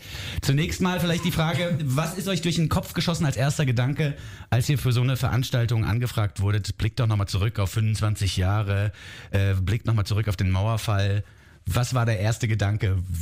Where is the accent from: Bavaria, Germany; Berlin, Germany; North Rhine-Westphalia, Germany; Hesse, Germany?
Hesse, Germany; Frankfurt am Main; Ich weiß, ich bin ja in Frankfurt am Main groß geworden